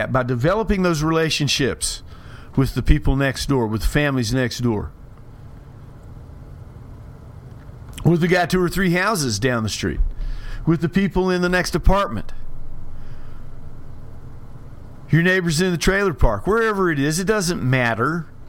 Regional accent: Beckley, West Virginia, United States; Now, the neighborhood that I grew up in Beckley, West Virginia, at a place called Sheridan Avenue, every house on that street had a porch.

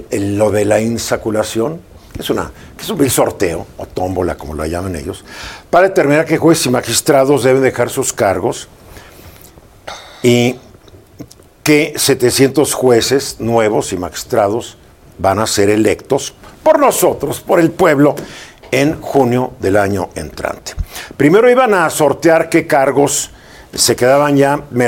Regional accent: Mexico; yo soy mexicano porque quiero.

